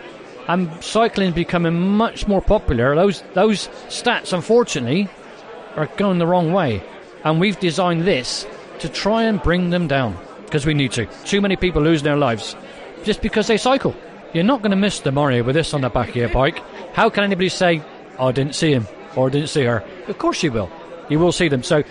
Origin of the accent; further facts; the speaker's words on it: South East England, United Kingdom; I'm from the Isle of Wight